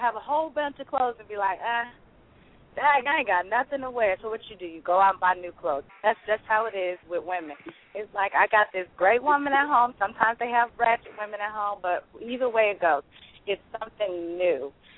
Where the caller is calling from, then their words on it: Newport News, Virginia, United States; I'm calling from Newport News, Virginia.